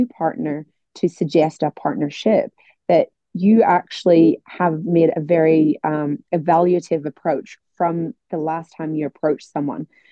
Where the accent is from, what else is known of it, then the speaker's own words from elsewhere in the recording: Northern Ireland, United Kingdom; But I'm from Northern Ireland. We say but for even things that don't make say sense to say but to.